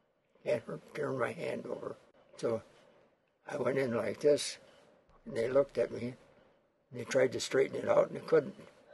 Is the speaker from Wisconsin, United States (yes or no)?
yes; Wisconsin, United States; born there; No, I was born in Northern Wisconsin.